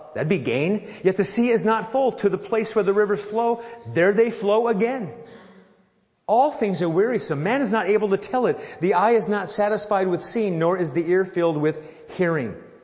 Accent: Nebraska, United States; I remember I'd say to my dad when we were growing up in Nebraska, Dad, you know, we don't have anything to do.

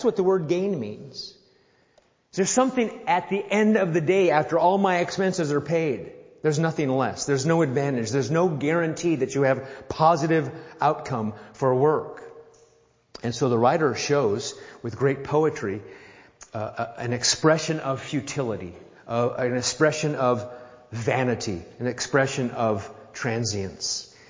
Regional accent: Nebraska, United States; I remember I'd say to my dad when we were growing up in Nebraska, Dad, you know, we don't have anything to do.

